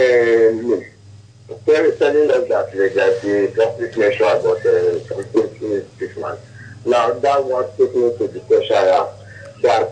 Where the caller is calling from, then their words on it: Ojota, Lagos, Nigeria; I'm calling from Ojota.